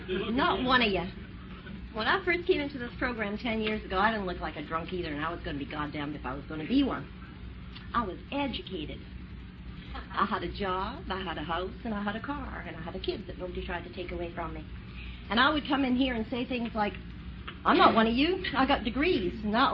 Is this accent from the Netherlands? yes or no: no; Scotland, United Kingdom; Well, in case you think I talk funny, I'm from Scotland.